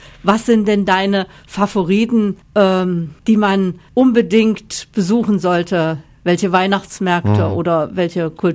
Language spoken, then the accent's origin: German; Weißenfels, Saxony-Anhalt, Germany; Selbst in meiner Heimatstadt, da in Weißenfels